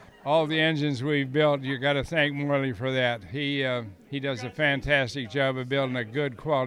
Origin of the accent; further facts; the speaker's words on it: Burlington, Iowa, United States; I was born and raised in Burlington, Iowa.